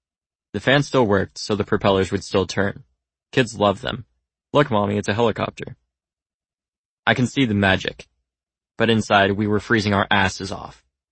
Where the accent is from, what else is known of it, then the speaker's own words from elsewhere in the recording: California, United States; For Lauren and me, growing up in California was a big part of it. We lived in a little beach town about 10 miles south of LAX, Los Angeles International Airport.